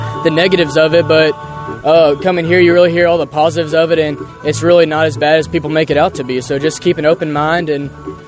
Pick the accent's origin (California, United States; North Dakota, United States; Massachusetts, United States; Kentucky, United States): Kentucky, United States; Louisville; I come from Louisville, so we don't really have a ton of farms right around us